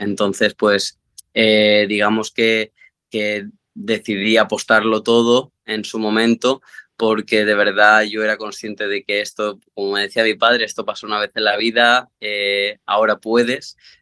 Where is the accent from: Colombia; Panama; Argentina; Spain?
Spain; a vivir, a capotear con todo lo que venga, como buen español